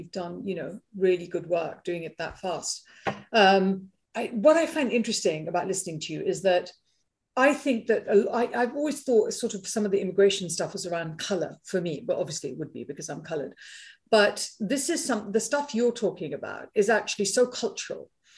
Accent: Malawi; because I grew up in Malawi, so I feel like I've been colonized twice

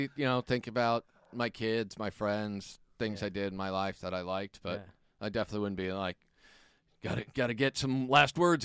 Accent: Kansas, United States; Yeah, I mean, I had people growing up in Kansas tell me that Gandhi is in hell

